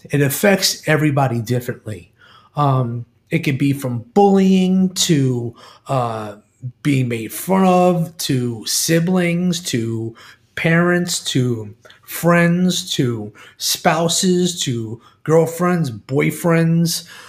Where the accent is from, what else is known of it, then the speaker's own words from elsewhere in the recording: New York City, New York, United States; I was not part of the 9/11 tragedy as far as being in New York, but I am from New York City.